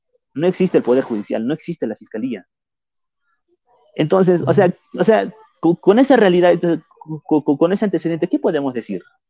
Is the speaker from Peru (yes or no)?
yes; Ilave, Puno, Peru; En mi pueblo de Ilave, ahorita no existe la policía.